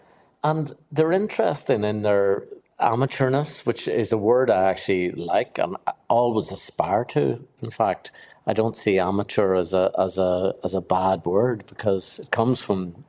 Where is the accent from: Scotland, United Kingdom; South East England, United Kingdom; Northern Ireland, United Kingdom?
Northern Ireland, United Kingdom; Armagh; when I was growing up in Armagh, I just developed an interest in photography early on.